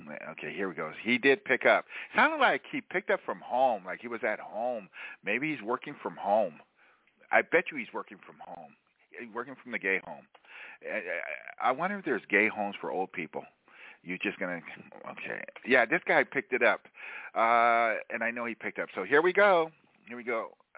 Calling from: Tampa, Florida, United States; I'm calling from Tampa, Florida.

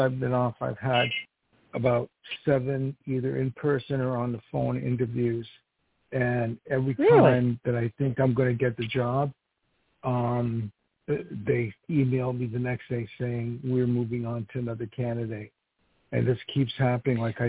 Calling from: New York, United States; calling from okay. New York.

